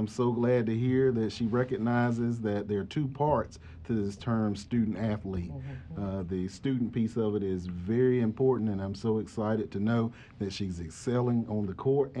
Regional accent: Rocky Mount, North Carolina, United States; Yes, sir. I'm from Eastern North Carolina, Rocky Mount, actually.

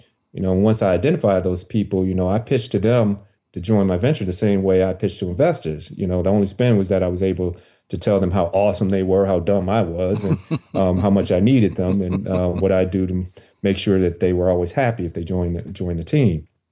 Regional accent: Chicago, Illinois, United States; You know, but I'm from Chicago, and actually, I'm from Chicago, and this is essentially, you know, at the University of North Carolina.

